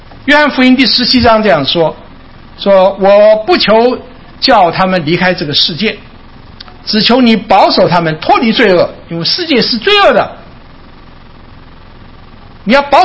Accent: China; now in California, United States; 这跟我们中国人的这个，就从国内来的中国人了

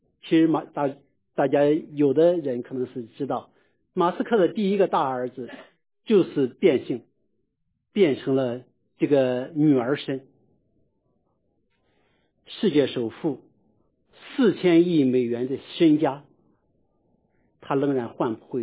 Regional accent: Shandong, China; 那我个人小时候，我出生在山东的一个小山村，我可能跟那时候农村的男孩子有些不一样。

